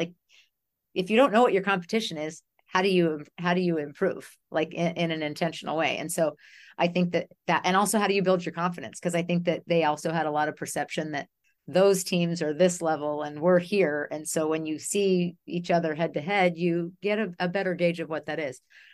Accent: California, United States; I mean, like, I grew up in Northern California.

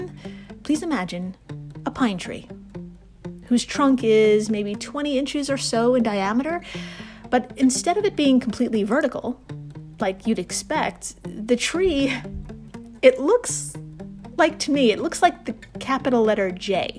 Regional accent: New York, United States; But I gotta say, as a New Yorker, who has seen many of people struggle with parallel parking, I could totally imagine this happening.

